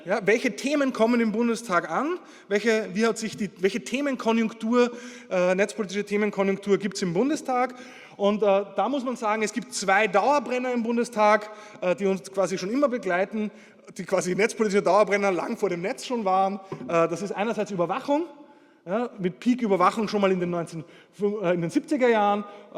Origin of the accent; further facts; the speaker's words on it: Austria; now in Berlin, Germany; Als Österreicher